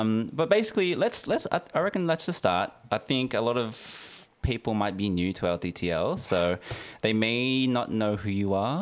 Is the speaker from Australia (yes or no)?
yes; Sydney, New South Wales, Australia; I am also from Sydney. Sydney boy, born and raised.